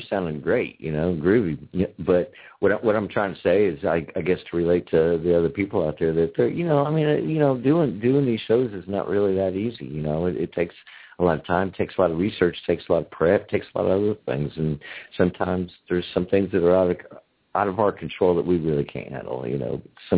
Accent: United States; And I am an American by the design of people.

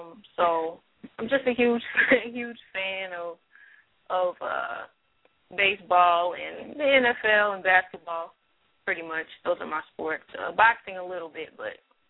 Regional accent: Cincinnati, Ohio, United States; I hail from Cincinnati, Ohio, and I've been a baseball fan, I would say since birth

